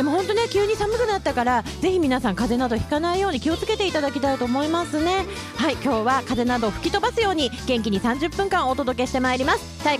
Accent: Shizuoka, Japan; 私静岡出身なんだけど

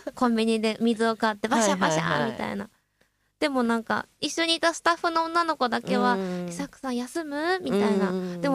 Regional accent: Hokkaido, Japan; now in Tokyo, Japan; 海道出身なんですけど、東京の方に出てきてから

